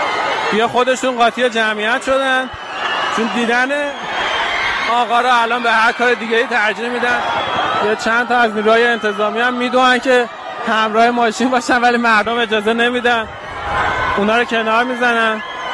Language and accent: Persian; Tehran, Tehran Province, Iran; این توفیق رو ما که تهرانی هستیم خیلی خوب نمیتونیم درک کنیم